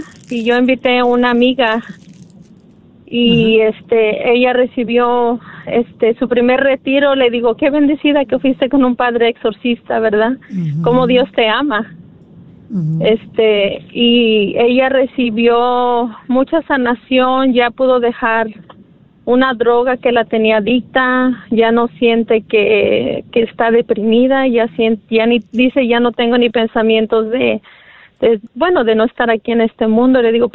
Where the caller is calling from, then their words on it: Mesquite, Texas, United States; No, de Mesquí.